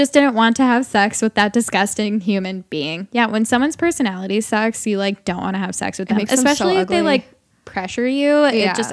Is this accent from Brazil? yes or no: yes; Brazil; English is a second language; My name is blank. 25, and I'm from Brazil.